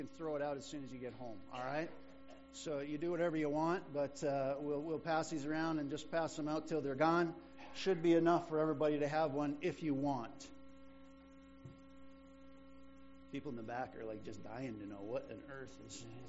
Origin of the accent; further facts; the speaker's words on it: Niagara, Ontario, Canada; I grew up in Niagara, a little ways away from here